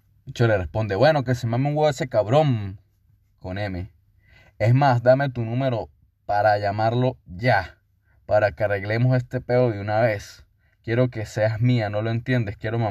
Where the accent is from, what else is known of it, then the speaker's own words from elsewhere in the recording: Venezuela; Y aquí nace la frase que nos identifica como venezolanos, como cualquier vaina.